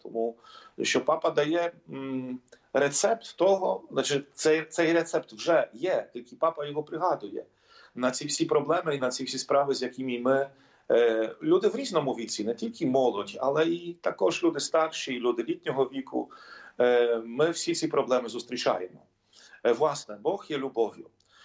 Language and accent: Ukrainian; Siedlce, Masovian Voivodeship, Poland; Ukrainian is a second language; це моя рідна дієцезія, це мій рідний край.